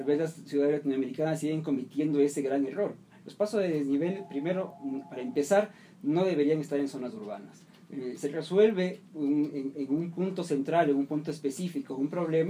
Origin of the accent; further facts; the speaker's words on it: Quito, Pichincha, Ecuador; son parte de nuestra visión como ecuatorianos, como quiteños